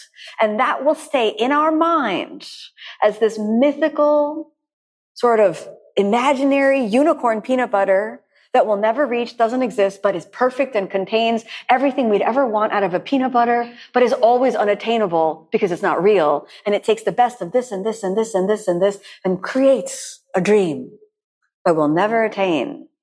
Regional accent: United States; now in Denmark; I said, I'm American, I like peanut butter, and I wanted to buy some peanut butter. And I went into the store in Denmark

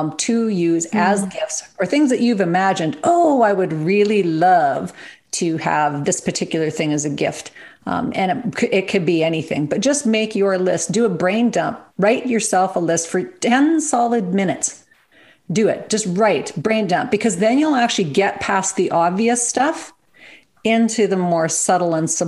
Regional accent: Canada; as a Canadian girl living in the subarctic weather

